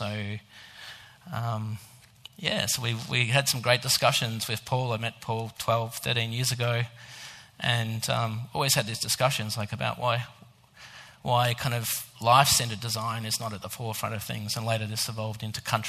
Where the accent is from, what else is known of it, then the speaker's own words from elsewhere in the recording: Daylesford, Victoria, Australia; I grew up in Jarra country, which is Dalesford and Hepburn Springs. And there's a little picture of me as a young Anglo-Saxon male.